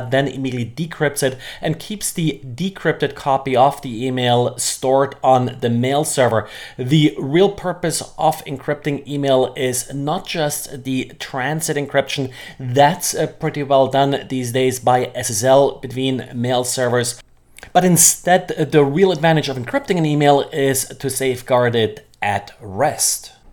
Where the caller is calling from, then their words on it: Jacksonville, Florida, United States; I'm today recording from Jacksonville, Florida.